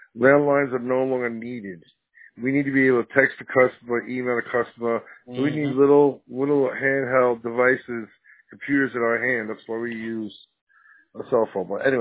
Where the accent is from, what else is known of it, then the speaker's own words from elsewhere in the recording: New York, United States; well, I'm not from Arizona. We live here. But I'm from the East Coast, so.